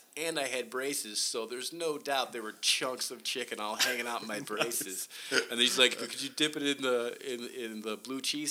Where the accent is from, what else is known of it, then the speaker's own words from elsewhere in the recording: Buffalo, New York, United States; I'm originally from Buffalo, and we like wings there and all that good stuff.